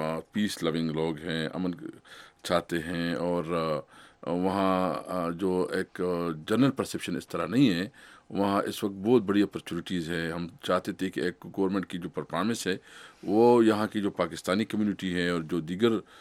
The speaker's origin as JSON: {"language": "Urdu", "region": "Khyber Pakhtunkhwa", "country": "Pakistan", "said": "ایک تو ہمارا تعلق کے پی کے سے ہے"}